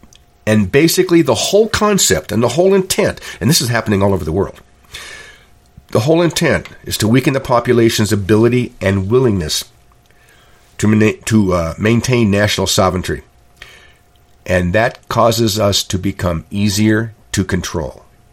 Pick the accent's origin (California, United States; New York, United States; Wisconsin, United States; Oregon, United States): Oregon, United States; because I was raised on the Indian reservation, Klamath Indian Reservation.